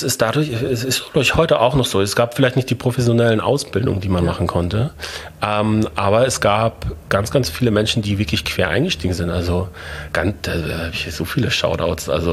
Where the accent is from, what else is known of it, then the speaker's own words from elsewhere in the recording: North Rhine-Westphalia, Germany; ich komme aus dem Ruhrgebiet